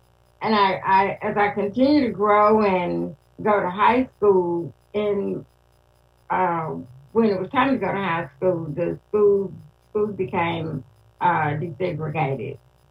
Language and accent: English; Tyler, Texas, United States; born there; now in Dallas, United States; So I want to say … I live in Dallas, Texas. I was born in Tyler, Texas, so I'm a Texas girl all my life.